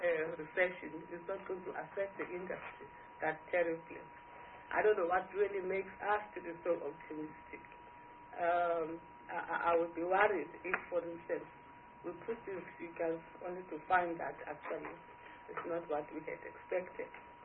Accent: Eastern Cape, South Africa; I come from the Eastern Cape too. I don't mean East London. I don't mean Port Elizabeth. I mean the actual village out there

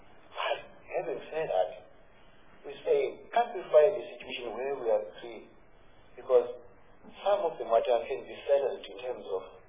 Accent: Limpopo, South Africa; I'm from Limpopo.

